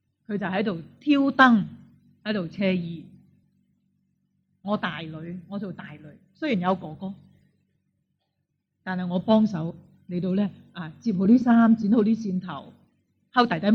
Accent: China; 我哋中国人有啲传统咧就系唔好咁亲切

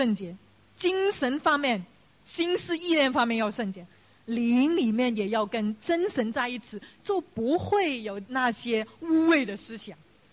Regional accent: China; 那个道就是将我们中国人的

